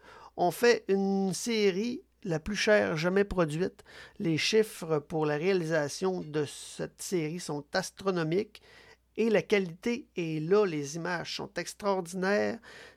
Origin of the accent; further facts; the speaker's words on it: Quebec, Canada; Je pense qu'en tant que Québécois, on ne saisit pas tous l'influence